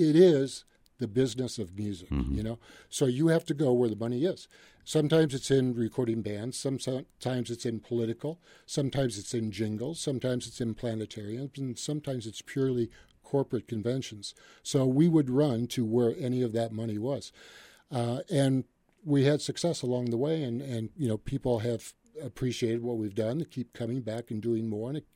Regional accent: Iowa, United States; And they said, where are you from? And we said, Iowa.

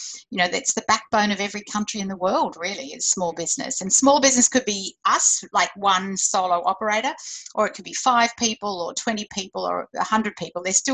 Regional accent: Brisbane, Queensland, Australia; accent: Australian; now in Sydney, Australia; Well, I live in Sydney. I love Sydney. I grew up in Brisbane. My parents immigrated from the UK, actually from Ireland originally, but I was tiny when we came here, which is why I sound so beautifully Australian.

